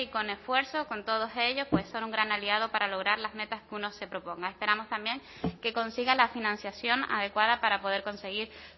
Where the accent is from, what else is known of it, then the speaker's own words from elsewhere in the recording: Canary Islands, Spain; como Canaria